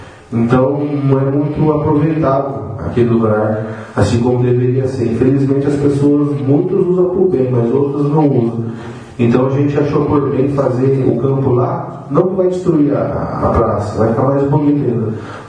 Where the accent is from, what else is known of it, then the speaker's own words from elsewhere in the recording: Marilândia, Espírito Santo, Brazil; eu também quero dizer para vocês que eu sou de Marilândia e gosto muito de Nova Moreira, tenho bons amigos lá desde a infância